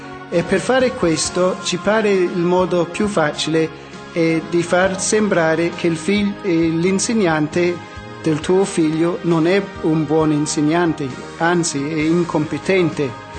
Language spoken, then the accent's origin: Italian; New Zealand; Italian is a second language; also born or lived in Australia; vengo dalla Nuova Zelanda